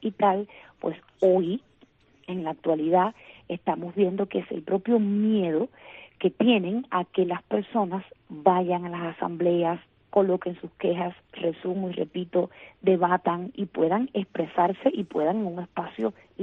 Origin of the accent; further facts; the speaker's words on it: Cuba; somos efectivamente los cubanos y las cubanas de a pie, ¿no?